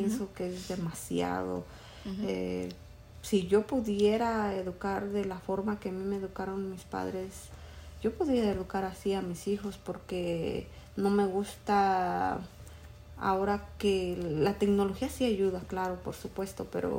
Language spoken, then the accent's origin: Spanish; Mexico; now in United States; de donde yo soy, mis platillos favoritos, pues tengo muchos. Hay pozole, mole, tamales, hay muchas cosas que me gustan de México